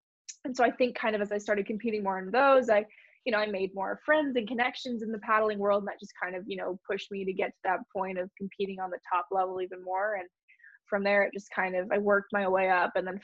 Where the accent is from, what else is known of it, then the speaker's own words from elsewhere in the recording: Maui, Hawaii, United States; it was really cool because I came from Maui, you know, only downwinding.